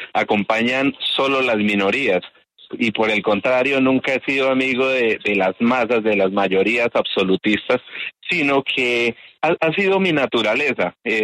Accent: Choachí, Cundinamarca, Colombia; En este momento estoy en mi pueblo natal, en Choachí, Cundinamarca.

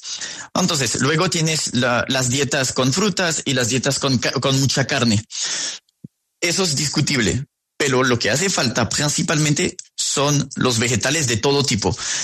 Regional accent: France; Yo soy de Francia.

